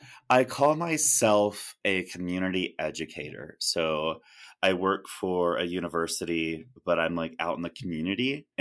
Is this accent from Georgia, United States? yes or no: yes; Georgia, United States; And yeah, I've only been here for like a year, but like every time I tell people that like I'm from Georgia